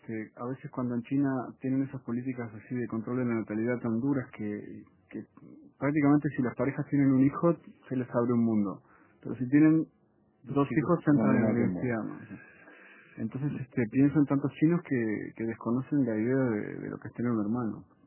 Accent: Uruguay; also born or lived in Mexico; yo soy uruguayo. Pasó que mi familia vivió mucho tiempo en México, en los años 70 hasta los 80, un poquito ahí. Más o menos 9 años vivimos en México.

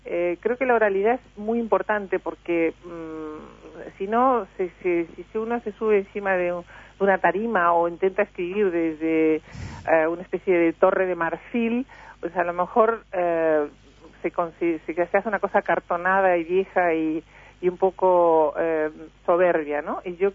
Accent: Uruguay; born or raised there; also born or lived in Spain

